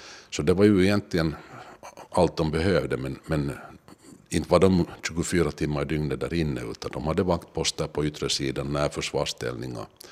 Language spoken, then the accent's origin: Swedish; Helsinki, Uusimaa, Finland; Jag är hemma från Helsingfors och bodde barndomen i Munksnäs, gick i Munksnäs i skola och skrev studenten för Lärkan